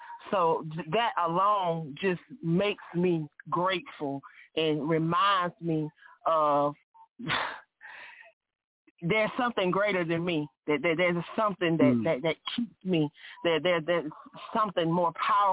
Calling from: Mississippi, United States; I'm calling from Myrtle Beach. Well, actually, I'm calling from Mississippi tonight.

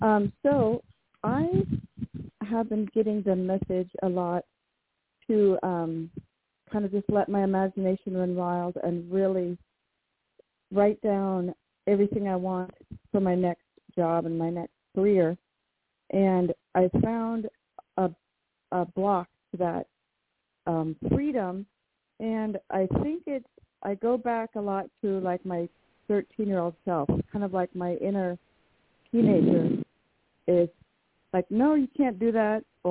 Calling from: Washington, United States; And I am calling from Washington State.

